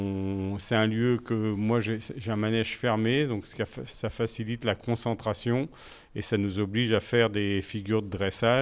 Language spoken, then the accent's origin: French; Paris, Île-de-France, France; moi je jouais un peu au football comme je venais de Paris.